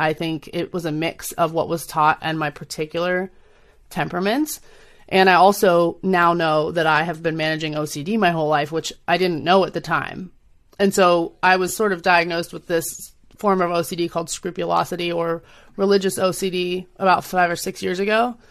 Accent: New Jersey, United States; But I was raised in New Jersey. I was grown up in the northeast of the United States, and part of a family of like mixed ethnicity.

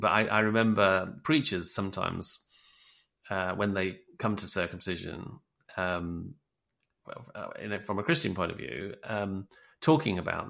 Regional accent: United Kingdom; the tradition in which I was brought up and trained as a British paediatrician

